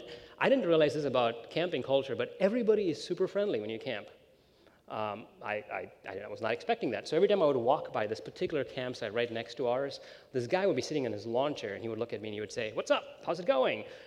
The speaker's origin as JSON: {"language": "English", "country": "India", "tie": "born or raised there", "said": "And I grew up in India, and it's fine."}